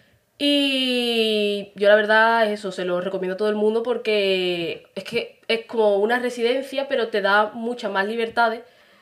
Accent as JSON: {"language": "Spanish", "town": "Jerez de la Frontera", "region": "Andalusia", "country": "Spain", "said": "tengo 22 años y soy de Jerez"}